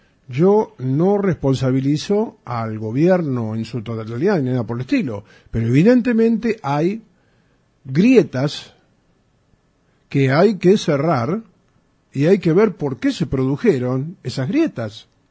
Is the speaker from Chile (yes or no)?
no; Argentina; los que estamos adentro de la Argentina somos argentinos